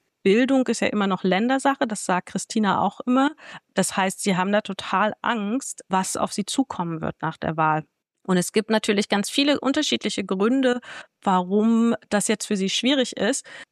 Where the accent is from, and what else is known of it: Wernigerode, Saxony-Anhalt, Germany; born or raised there; moved away as an adult